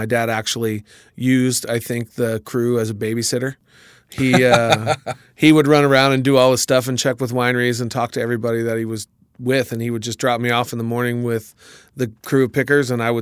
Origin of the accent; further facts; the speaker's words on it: Alexander Valley, California, United States; Yeah, I'm born and raised in Alexander Valley. I'm a second-generation Alexander Valley grape grower.